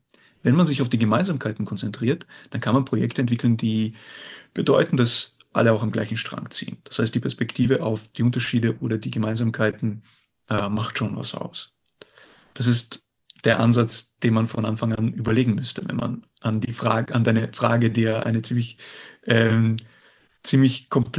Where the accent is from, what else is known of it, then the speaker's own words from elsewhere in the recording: Bosnia & Herzegovina; moved away as an adult; Also ich bin in Bosnien aufgewachsen und bin dann halt für diesen Workshop geflogen, wo ich noch in Bosnien gelebt habe.